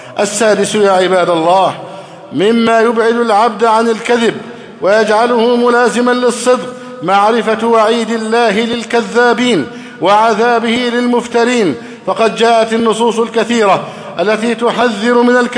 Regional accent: Egypt; اللهم احفظ بلدنا مصر أمنا أمانا، سخاء رخاء، وسائر بلاد

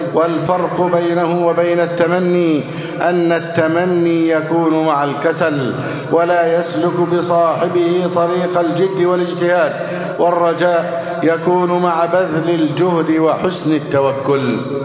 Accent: Egypt; اللهم احفظ بلدنا مصر سخاء رخاء، وسائر بلاد

